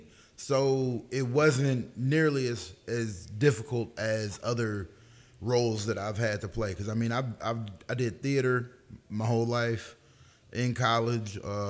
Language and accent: English; Danville, Illinois, United States; from Danville, Illinois.